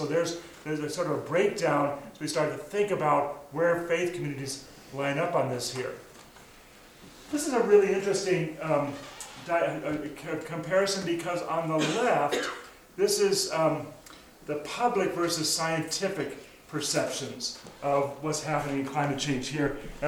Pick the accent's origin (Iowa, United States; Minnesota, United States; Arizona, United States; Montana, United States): Montana, United States; Missoula; she is part of a really important group in Missoula, my hometown, on faith and climate change